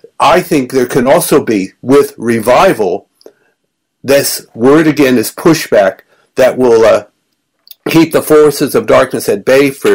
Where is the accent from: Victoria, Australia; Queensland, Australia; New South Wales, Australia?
Victoria, Australia; Melbourne; Yes, I'm there, and hello to Soren, and hello to Melbourne, my hometown.